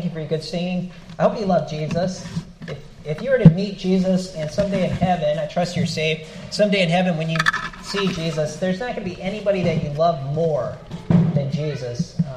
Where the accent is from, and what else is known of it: Wisconsin, United States; born or raised there